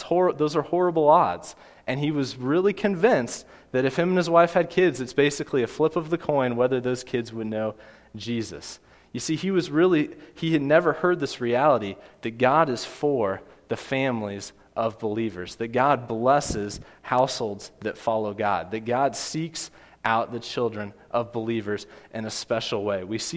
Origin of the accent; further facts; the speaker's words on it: Kansas City, Missouri, United States; I grew up in Kansas City. I hate the Cardinals, but I have to admit they know baseball better than anybody.